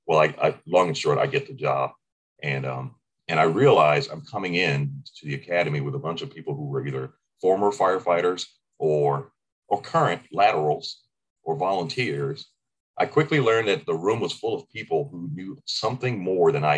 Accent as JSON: {"language": "English", "region": "Maryland", "country": "United States", "tie": "born or raised there", "said": "Now, I grew up in Howard County, Maryland."}